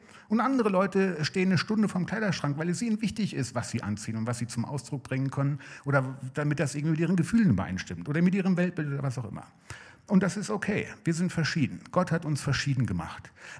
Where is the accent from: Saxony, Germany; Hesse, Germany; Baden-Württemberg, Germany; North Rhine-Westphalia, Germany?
North Rhine-Westphalia, Germany; Siegen; 1990 hat sich in Siegen, also da, wo ich herkomme, eine neue Gemeinde gegründet, die Calvary Chapel.